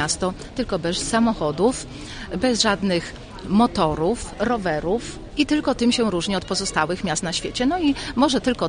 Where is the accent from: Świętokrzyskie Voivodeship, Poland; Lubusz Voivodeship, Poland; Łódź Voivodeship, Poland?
Świętokrzyskie Voivodeship, Poland; Kielce; born there; Od razu mówię, ja się urodziłam w Kielcach